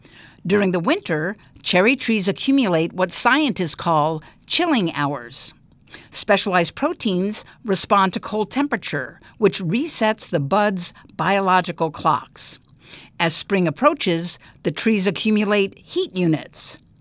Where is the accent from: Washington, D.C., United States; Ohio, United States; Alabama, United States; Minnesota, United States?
Washington, D.C., United States; Washington; Growing up near Washington, D.C., my family made an annual pilgrimage to see the cherry blossoms that signaled the arrival of spring.